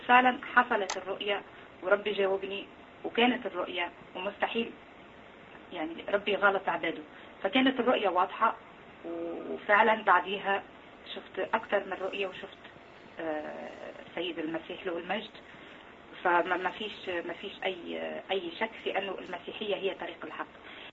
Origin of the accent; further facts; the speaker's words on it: Tunisia; accent: Tunisian; فعلا أنا متنصرة، أنا من تونس. مش نحاول نحكي تونسي وإن شاء الله تفهموني باللهجة بتاعتي. لو بش نحكي على اختباري، البداية نشأت أنا في عيلة إسلامية طبعا في تونس، أبوي حاج، أمي حاجة